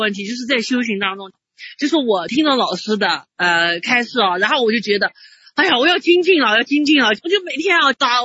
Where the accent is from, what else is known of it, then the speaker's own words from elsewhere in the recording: Kunming, Yunnan, China; 我是昆明的。